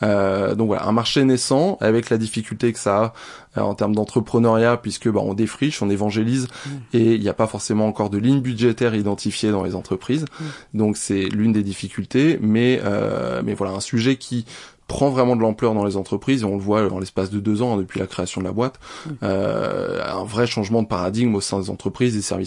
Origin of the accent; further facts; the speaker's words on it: Le Havre, Normandy, France; also born or lived in Marseille; j'ai 41 ans, je suis originaire du Havre. Après des études d'école de commerce dans la région de Marseille, je suis revenu au Havre.